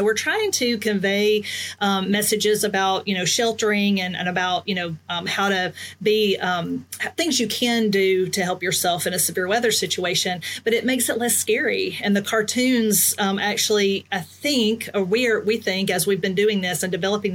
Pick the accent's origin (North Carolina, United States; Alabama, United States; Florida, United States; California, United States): Alabama, United States; Tuscaloosa; It was a super outbreak, and I grew up in Tuscaloosa.